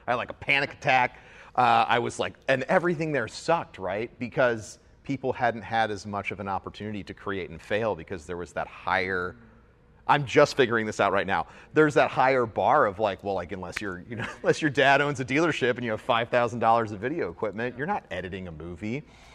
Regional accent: St. Louis, Missouri, United States; but I'm from St. Louis, Missouri. So like, there's not a lot going on there.

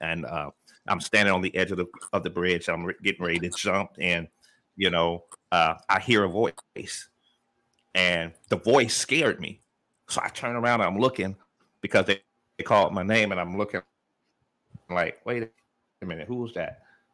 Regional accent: Canton, Ohio, United States; now in Concord, United States; I was actually born and raised in Canton, Ohio, but I'm currently in Charlotte, North Carolina, actually outside of Charlotte, which is Concord, North Carolina.

